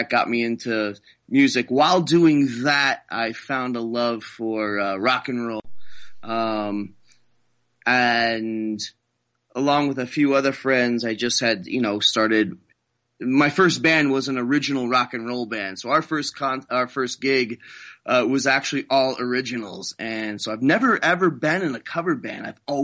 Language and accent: English; Jupiter, Florida, United States; I grew up in South Florida, number one. So I'm from South Florida, Jupiter, South Florida, Southern East Coast.